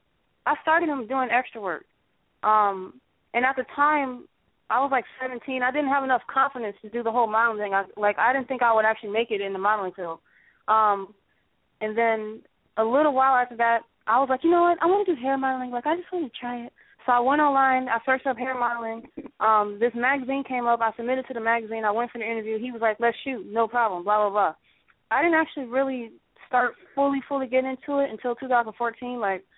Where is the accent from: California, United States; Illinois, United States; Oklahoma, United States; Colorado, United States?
Illinois, United States; Chicago; I'm from Chicago. I don't know. I didn't even know what Creole was until I came to Florida, and I was like, what are they saying?